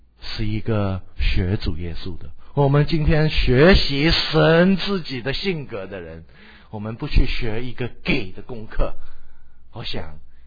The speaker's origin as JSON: {"language": "Chinese", "country": "Hong Kong", "tie": "born or raised there", "said": "自小到大，我在一个上海人，我是上海人啊，我在香港上海人的家里面长大"}